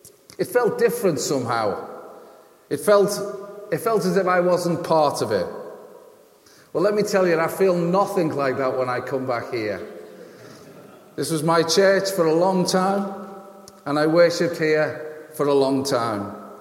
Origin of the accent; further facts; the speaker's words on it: England, United Kingdom; the comprehensive school, as we English call them.